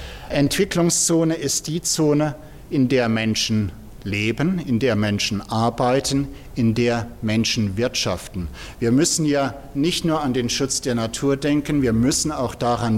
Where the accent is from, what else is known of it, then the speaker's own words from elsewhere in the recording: Freiburg, Baden-Württemberg, Germany; Ich bin aus Freiburg, ich bin ein kleiner Lokalpatriot, ich liebe den Schwarzwald.